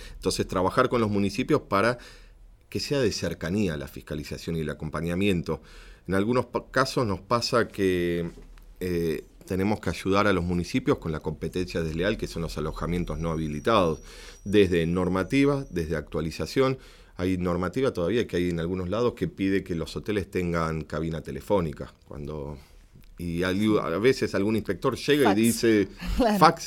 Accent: Argentina; ni hablar de la cordillera, que es de donde vengo.

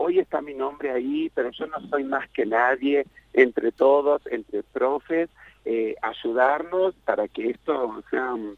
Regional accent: Santiago del Estero, Argentina; yo soy un pueblito de Santiago del Estero, estaba estudiando arquitectura

